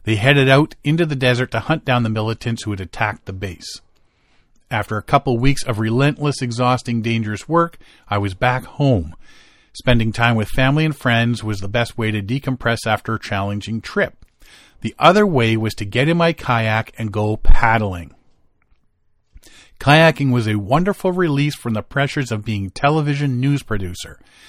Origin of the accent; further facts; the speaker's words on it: Maidenhead, South East England, United Kingdom; a derelict side channel of the River Thames in my hometown of Maidenhead, Berkshire.